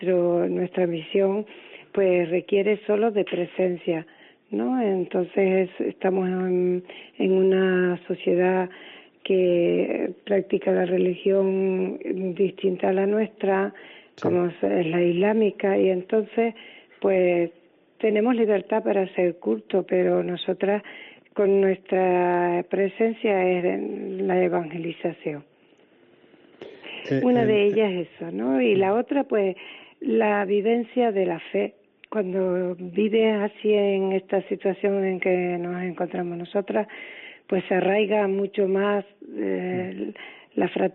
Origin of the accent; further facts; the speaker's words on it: Los Realejos, Canary Islands, Spain; Yo soy natural de Tenerife, en Los Realejos.